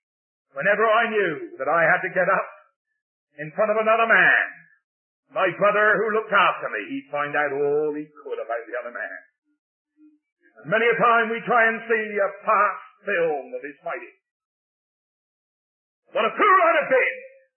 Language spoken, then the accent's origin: English; England, United Kingdom; As a Christian, not as an Englishman, but as a Christian.